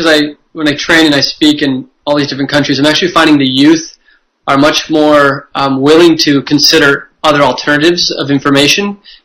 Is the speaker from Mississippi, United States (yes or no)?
no; California, United States; I grew up in Silicon Valley, which is the birthplace of a lot of the big companies out there. I grew up in an entrepreneurial family.